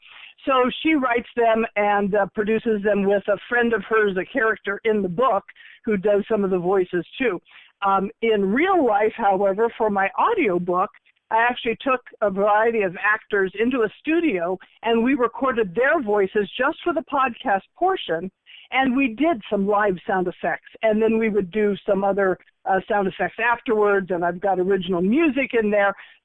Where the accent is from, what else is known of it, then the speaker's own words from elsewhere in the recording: Iowa, United States; And I was born and raised in Iowa, too.